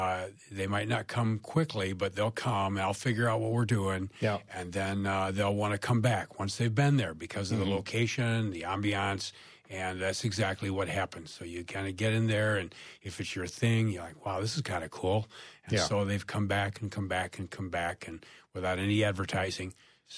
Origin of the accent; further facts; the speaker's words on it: Sterling, Illinois, United States; now in Janesville, United States; And then they moved to Illinois because my mom was from Illinois. So I grew up in Sterling, about 85 miles southwest of here toward the Quad Cities.